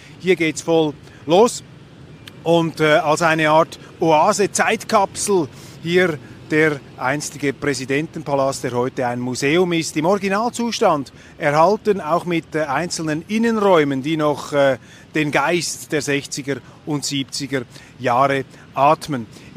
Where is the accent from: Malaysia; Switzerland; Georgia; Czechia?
Switzerland; für mich jetzt als Schweizer